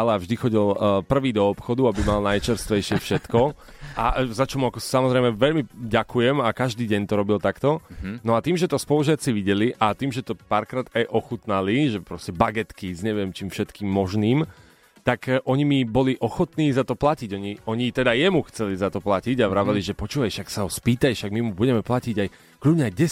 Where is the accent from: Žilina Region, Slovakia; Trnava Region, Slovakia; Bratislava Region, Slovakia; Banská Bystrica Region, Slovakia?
Trnava Region, Slovakia; Piešťany; Som obyčajný chalán z Piešťan, ktorého denne posielali vieškam.